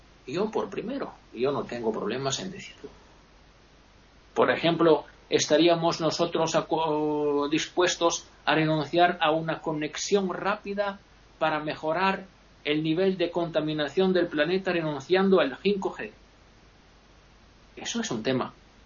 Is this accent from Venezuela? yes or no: no; Italy; Yo me considero un italiano medio. Medio bajo, bueno.